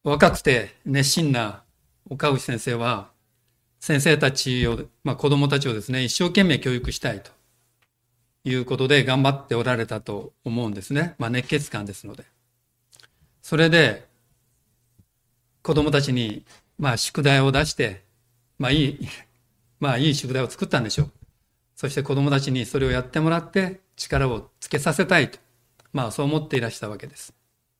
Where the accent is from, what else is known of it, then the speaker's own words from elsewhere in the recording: Fukuoka, Japan; 岡藤先生と私が、福岡県の同じような地域で生まれ育ったものだということが分かりまして、